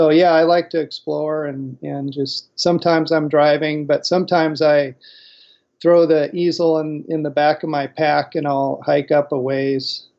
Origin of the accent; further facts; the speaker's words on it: Pacific Northwest, United States; I'm from the Pacific Northwest. I was born and raised here and just had a love for the outdoors ever since I was young.